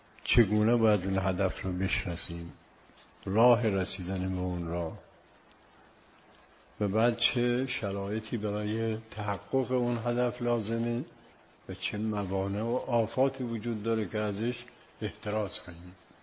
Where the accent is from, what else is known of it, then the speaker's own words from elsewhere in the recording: Yazd, Iran; هم در شهر خودمون که دارالعباده بود